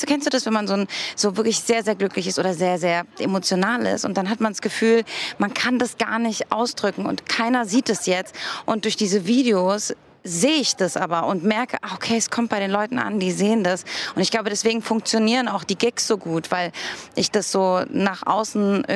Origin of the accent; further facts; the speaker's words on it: Heidelberg, Baden-Württemberg, Germany; Ich bin verheiratet, ich bin in meiner alten Heimat Heidelberg wieder und wohne dort